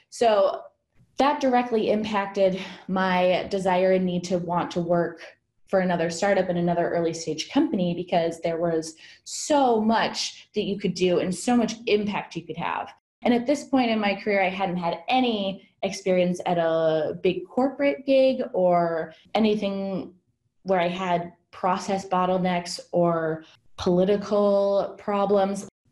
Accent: Midwest, United States; I grew up in the Midwest, so the Midwest was home.

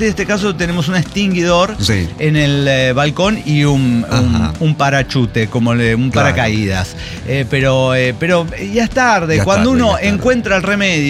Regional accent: Mexico; como buena mexicana

